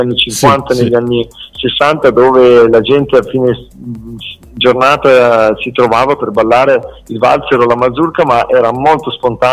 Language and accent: Italian; Piedmont, Italy; in Sud Italia e dalle nostre parti invece, che siamo del Piemonte